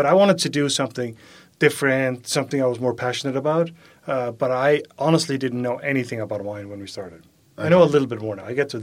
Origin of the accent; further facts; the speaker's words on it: Faroe Islands; I grew up almost in the UK. So I'm from the Faroe Islands, which is just north